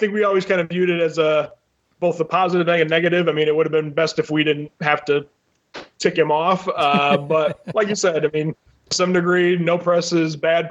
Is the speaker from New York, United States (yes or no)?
no; Ann Arbor, Michigan, United States; we started playing shows around Detroit and Ann Arbor. We're from Ann Arbor.